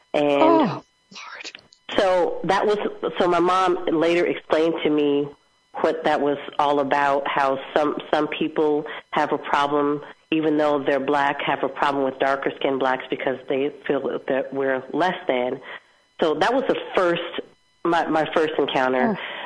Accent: Flint, Michigan, United States; born there; also born or lived in Detroit, United States / Mercer Island, United States / Seattle, United States / Omaha, United States; I was born in Flint, Michigan, lived there for 3 weeks. My dad was working on his PhD, and after he got his PhD, we moved back to Detroit, and I was there for the first 5 years of my life.

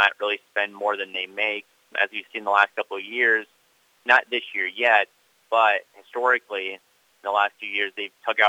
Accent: Wayland, Iowa, United States; I grew up in Wayland, Iowa. I graduated from Waco High School in 2015.

